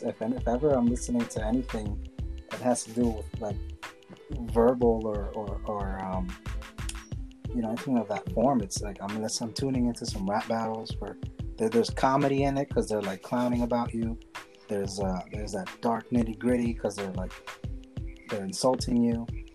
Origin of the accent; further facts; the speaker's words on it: Corona, New York, United States; I grew up in Corona. I live one station away from the stadium.